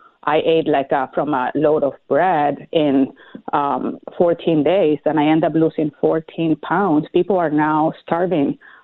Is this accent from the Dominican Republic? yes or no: no; Venezuela; moved away as an adult; Well, I grew up in Venezuela, and And I was there until I finished my law degree, and I worked for the Supreme Court before Chavez started his this new regime. So I haven't really lived in Venezuela since that 1998